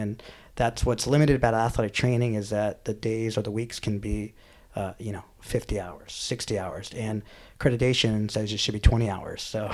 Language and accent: English; Los Angeles, California, United States; hey, I'm from Los Angeles.